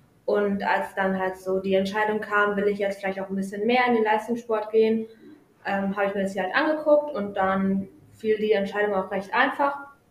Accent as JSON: {"language": "German", "town": "Buxtehude", "region": "Lower Saxony", "country": "Germany", "tie": "born or raised there", "said": "Ja, also ich komme ja hier aus Buxtehude, also ich bin ja hier aufgewachsen."}